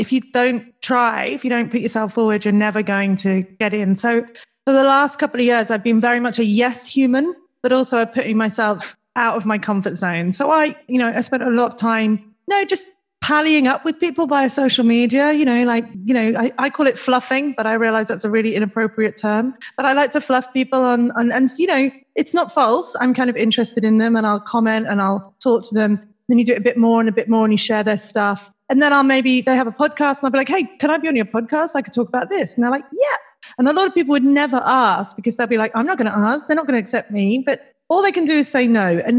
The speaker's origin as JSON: {"language": "English", "country": "United Kingdom", "lives_now": "Australia", "said": "I'm a British person living in Australia"}